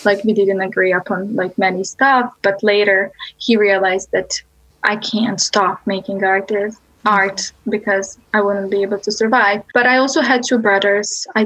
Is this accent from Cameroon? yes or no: no; Bosnia & Herzegovina; now in United States; I've been living in the US for how many years? Like 4 years. And then I grew up in Bosnia and Balkans, but I would travel a lot to Europe and work.